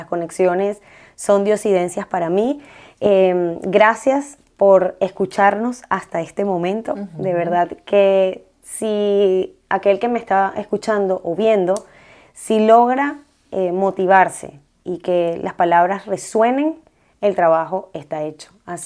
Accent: Maturín, Monagas, Venezuela; also born or lived in Valencia; Yo soy de Valencia, pero pues mi crianza, gran parte de mi crianza fue en Maturín, Estado Monagas.

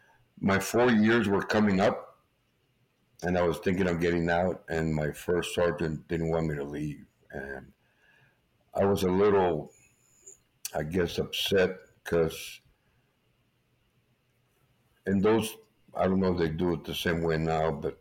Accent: Brownsville, Texas, United States; born there; Well, I was born here in Brownsville, Texas. I'm the youngest of eight, born December 24th, 1966.

